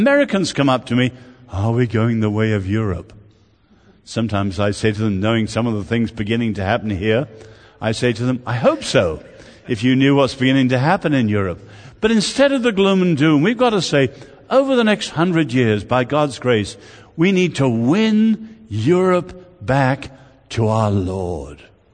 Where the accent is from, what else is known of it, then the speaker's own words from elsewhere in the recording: Ireland; I'm very proud as an Irishman that the book title, How the Irish Saved Civilization, is not an Irish joke.